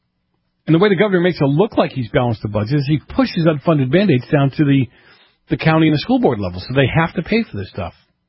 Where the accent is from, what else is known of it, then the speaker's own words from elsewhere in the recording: Massachusetts, United States; And my home state, Massachusetts, comes in at number 49.